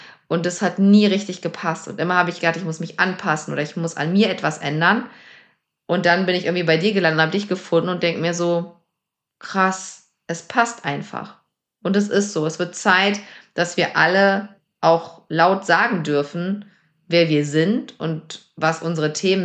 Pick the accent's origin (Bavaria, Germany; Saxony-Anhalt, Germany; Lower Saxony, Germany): Lower Saxony, Germany; Ich bin in einem ganz kleinen Ort aufgewachsen in Niedersachsen.